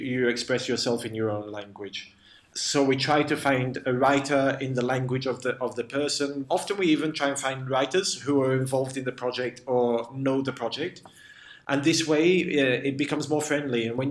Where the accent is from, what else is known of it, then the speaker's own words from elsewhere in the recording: England, United Kingdom; moved away as an adult; now in Barcelona, Spain; I'm English. Even if I lived here now 9 years, I don't feel Spanish at all. You know, it's I'm English.